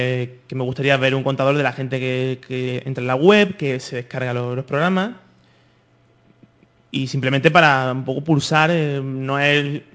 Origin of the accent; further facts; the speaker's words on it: Granada, Andalusia, Spain; En Granada. Ah, en Granada. Que es mi tierra, por cierto.